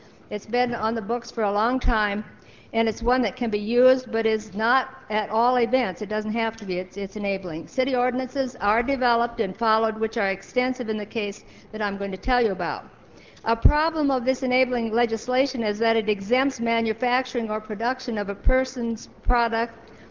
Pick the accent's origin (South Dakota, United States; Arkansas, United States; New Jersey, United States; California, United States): South Dakota, United States; Sturgis; I'd like to tell you about what happens in my hometown of Sturgis, which hosts this large tourism event.